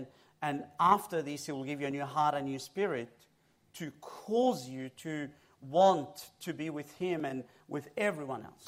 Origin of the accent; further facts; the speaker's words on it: Egypt; moved away; I was born in Egypt. I am Egyptian by blood, by birth. That's one sin I can't repent of. So I was brought up in Egypt, we left as a family, my parents and my siblings. We left at, age of 15, around there, to come to here, to Australia.